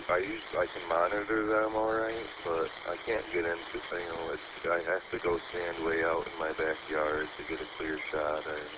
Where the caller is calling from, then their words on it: Saginaw Township, Michigan, United States; I'm transmitting from Saginaw Township, and the repeater's in Saginaw.